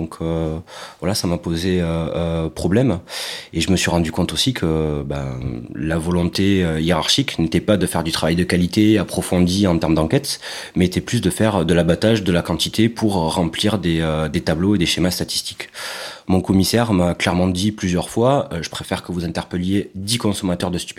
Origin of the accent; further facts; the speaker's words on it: Carcassonne, Occitanie, France; J'ai grandi à Carcassonne, dans le sud de la France, dans un contexte où dans ma famille, ils étaient tous gendarmes, mes oncles, mon grand-père, etc.